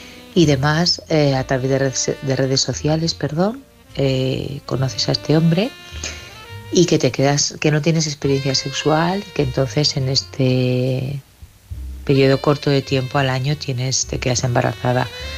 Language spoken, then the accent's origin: Spanish; Barcelona, Catalonia, Spain; de Barcelona.